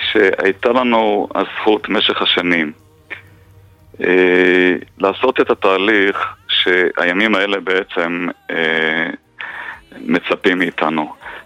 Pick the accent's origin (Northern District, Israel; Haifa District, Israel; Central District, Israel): Haifa District, Israel; Haifa; שגדל בחיים הטובים של הקרמל בחיפה, כבר התחלתי לחשוב.